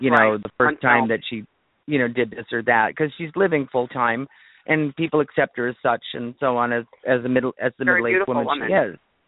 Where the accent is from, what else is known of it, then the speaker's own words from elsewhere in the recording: New Hampshire, United States; born there; I was born in New Hampshire.